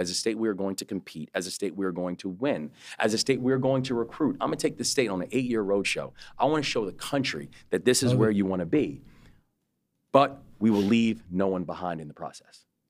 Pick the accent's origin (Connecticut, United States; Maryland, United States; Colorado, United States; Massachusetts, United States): Maryland, United States; Baltimore; It's not because, I'm Baltimore and I'm a, you know, rep from my hometown.